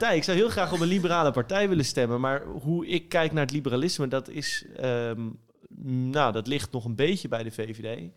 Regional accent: Breda, North Brabant, Netherlands; now in Leiden, Netherlands; Ik woon ook in Leiden. Dat is voor mij een prachtige stad om te wonen, want ik kom uit de omgeving van Breda. En Leiden lijkt best wel veel op Breda.

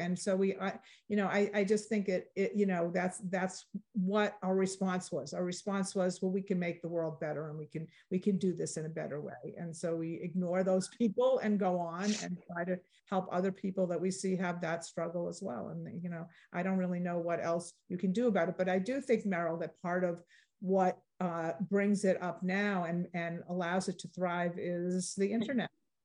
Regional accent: Massachusetts, United States; I grew up in Massachusetts, which is what Randy was referring to, and we always experienced it somehow, some way.

